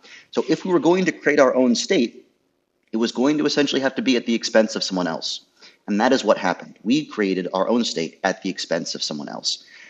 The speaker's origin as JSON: {"language": "English", "region": "Maine", "country": "United States", "tie": "born or raised there", "said": "I grew up in Trump country in rural Maine."}